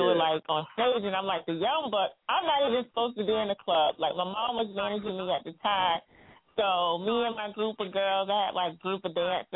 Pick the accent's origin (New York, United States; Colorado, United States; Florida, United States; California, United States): Florida, United States; Atlantic Beach; I was raised in Atlantic Beach. It's like right on the outskirts. It's in Jacksonville, but it's a certain part of Jacksonville. I grew up in the beaches area, so Atlantic Beach.